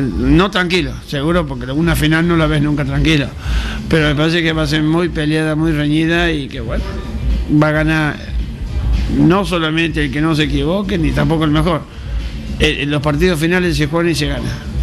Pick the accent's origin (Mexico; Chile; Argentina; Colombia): Argentina; Y como argentino, la selección argentina, que tenga esa tercera estrellita.